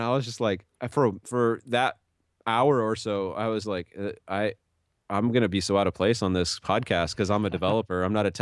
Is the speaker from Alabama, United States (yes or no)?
no; Kansas City, Missouri, United States; I'm originally from Kansas City. So I tried to make it back there for conferences and stuff.